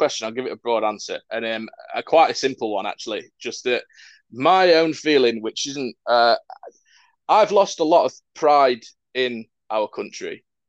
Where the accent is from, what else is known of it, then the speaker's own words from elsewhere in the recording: England, United Kingdom; I'm English, but I'm actually half Irish